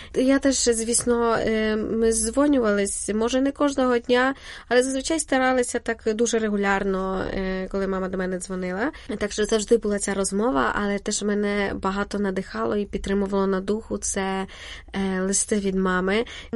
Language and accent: Ukrainian; Kamianets-Podilskyi, Khmelnytskyi Oblast, Ukraine; now in Poland; Я родом з Кам'янця-Подільського, вже понад 12 років проживаю в Польщі. Ну, від дитинства я була виховувана в католицькій вірі